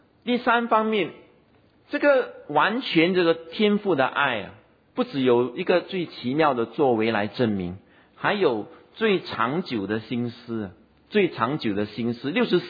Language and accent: Chinese; Singapore; 我们新加坡人说苏嘎啊